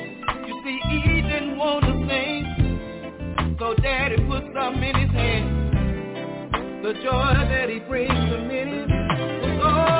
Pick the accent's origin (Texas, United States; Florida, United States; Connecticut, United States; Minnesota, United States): Texas, United States; Houston; growing up in Houston, Texas, on the north side of town. We were blessed to have both mother and father around.